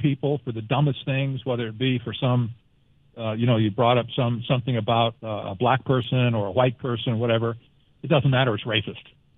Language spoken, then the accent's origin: English; United States; And I, as American, for one thing, I do not want to see that happen in America.